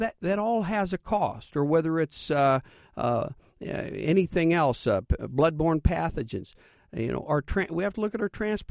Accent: Leroy, Illinois, United States; I was raised in Leroy, went to Leroy High School, then on to the University of Illinois College of Medicine and College of Law.

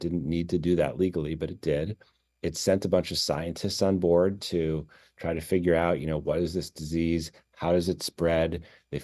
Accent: Chicago, Illinois, United States; And I'm from Chicago originally. Most of my family's in Illinois.

